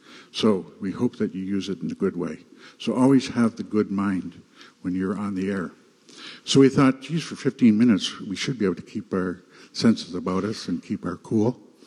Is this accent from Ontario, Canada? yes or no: yes; Ontario, Canada; I'm a member of the Kildare clan, part of the Sandpiper family, and I come from the Grand River Six Nations territory.